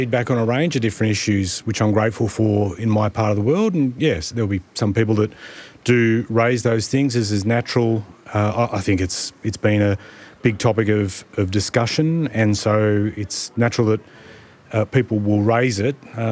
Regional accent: Sydney, New South Wales, Australia; I grew up in Western Sydney with kids who were migrants

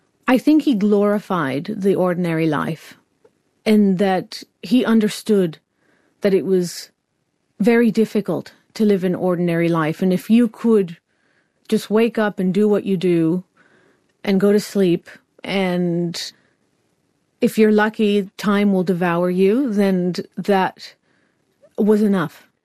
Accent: Venezuela; also born or lived in Miami / Israel; now in London, United Kingdom; I was born in Venezuela, lived there, lived in Miami, lived in Israel, in these sort of really hot, arid places.

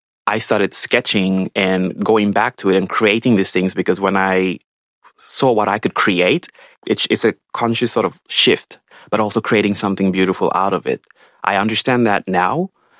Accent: Mount Hagen, Western Highlands, Papua New Guinea; I grew up in Mount Hagen, so which is regarded as the third largest city, and that's in quotations, in PNG. It's up in the mountains, and it's very, very cold.

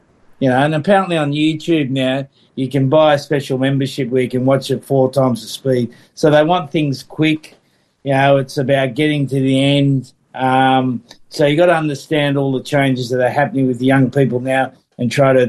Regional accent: La Perouse, New South Wales, Australia; I was from a mixed background and was brought up in a fairly different place, you know, I was brought up in La Perouse, where the general population was 50% Aboriginal

